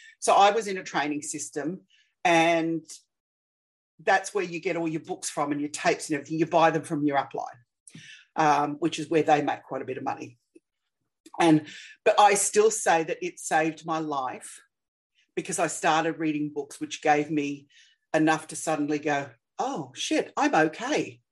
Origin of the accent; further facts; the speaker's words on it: Australia; I was teaching in Australia. I'm Australian, obviously.